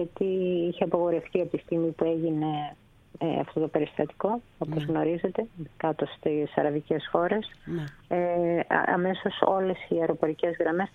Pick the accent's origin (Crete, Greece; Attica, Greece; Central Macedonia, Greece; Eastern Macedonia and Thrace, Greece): Central Macedonia, Greece; Thessaloniki; Είμαι από Θεσσαλονίκη, ναι, οπότε το ίδιο βράδυ που φτάσαμε ήρθα να δω τον άντρα μου, την αδερφή μου.